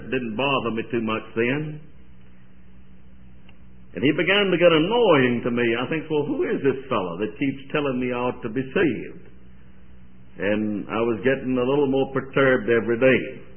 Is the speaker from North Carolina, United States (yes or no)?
yes; Durham, North Carolina, United States; I was born in Durham, North Carolina. I suppose the Lord will forgive me for that. 50 years ago, I grew up there, attended school there